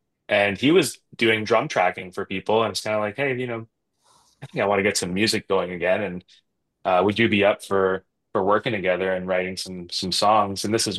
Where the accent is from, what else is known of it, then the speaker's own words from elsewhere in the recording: Ontario, Canada; Scott and I growing up in Ontario, I feel like our musical network really started there in Ontario in the GTA.